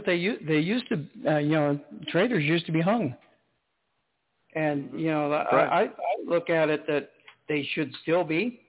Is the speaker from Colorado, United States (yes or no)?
yes; Colorado, United States; I grew up in Colorado, so, you know, my dad taught me how to survive out in the middle of nowhere if I needed to.